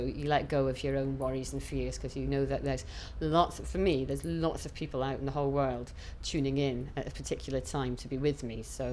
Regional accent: Cupar, Scotland, United Kingdom; I'm 49 years old and I come from Cooper in Fife in Scotland.

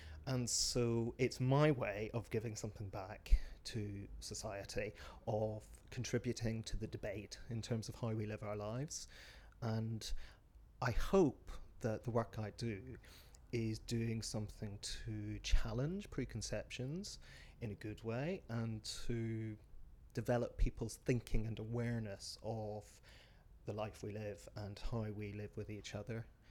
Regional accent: Holywood, Northern Ireland, United Kingdom; moved away as an adult; Well, I grew up in Belfast, and to be accurate, I grew up in Hollywood, which also always sounds very exciting. It's Hollywood just to the east of Belfast. And I left at 18 to go to university in Glasgow.

